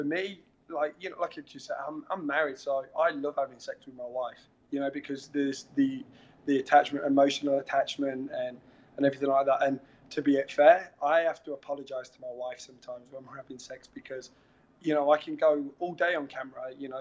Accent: England, United Kingdom; I'm an Englishman.

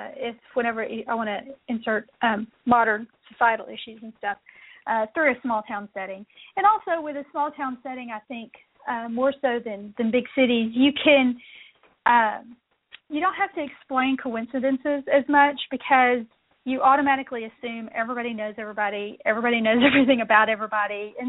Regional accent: Texas, United States; it's inspired by the small town that I grew up in East Texas. Okay. Of course, I haven't lived in a small town in 25 years

